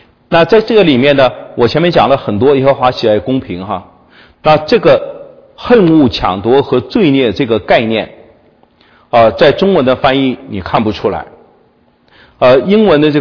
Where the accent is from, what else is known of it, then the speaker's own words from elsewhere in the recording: China; 我自己作为中国人啊，作为外邦信徒